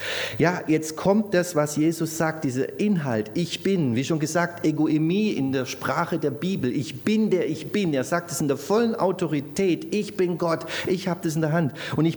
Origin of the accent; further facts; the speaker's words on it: Baden-Württemberg, Germany; Oder die Inflation aufhört, als Schwabe.